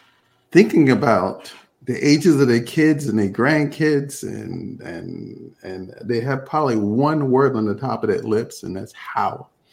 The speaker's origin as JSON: {"language": "English", "country": "Jamaica", "said": "I'm from Jamaica too."}